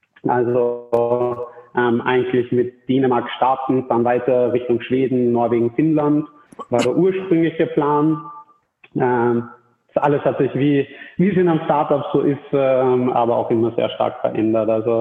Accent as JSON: {"language": "German", "region": "Salzburg", "country": "Austria", "tie": "born or raised there", "said": "Gebürtiger Salzburger, immer schon Sportler"}